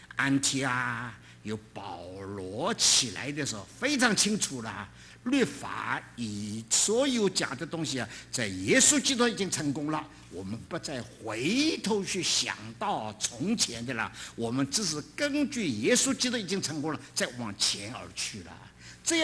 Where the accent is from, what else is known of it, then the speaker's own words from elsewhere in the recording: China; 我们今天呢要知道我们是外邦人，我们是中国人，